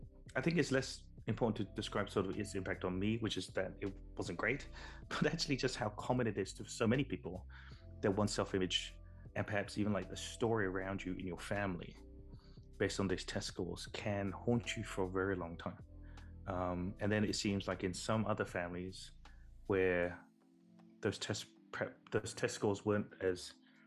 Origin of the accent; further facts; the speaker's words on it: England, United Kingdom; also born or lived in Burma; So I grew up in England, in the south coast of England. We moved as a family when I was very young from Burma.